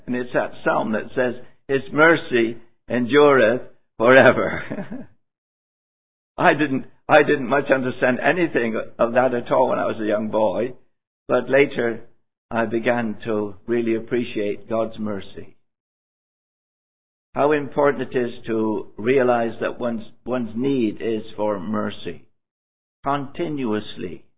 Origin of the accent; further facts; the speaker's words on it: South West England, United Kingdom; accent: West Country; By the way, I have a West Country R. A lot of folk in England and in the UK will not have that R.